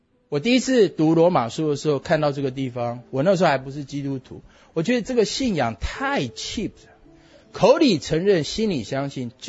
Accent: Taiwan; 我们台湾人嘛，最喜欢，对不对？

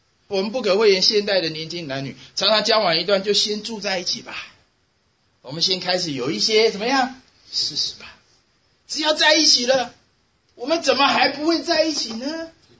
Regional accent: Taipei, Taiwan; 我是台北人，台北人是城市人，就我们今天讲的北京上海人，眼界比较高一点。

